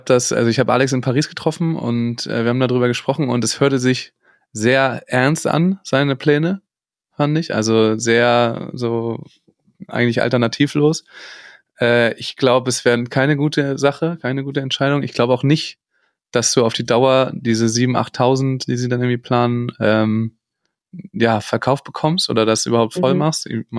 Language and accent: German; Northern Germany, Germany; Also gut, ich komme auch hier aus dem Norden, das ist ja nicht so weit